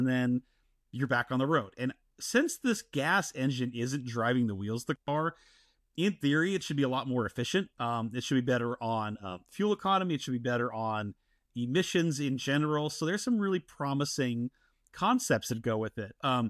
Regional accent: Texas, United States; Senator Ted Cruz out of my home state of Texas

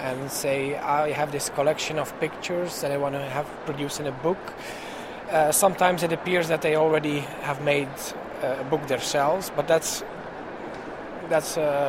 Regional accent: Ghent, Flanders, Belgium; We are from Ghent, Belgium.

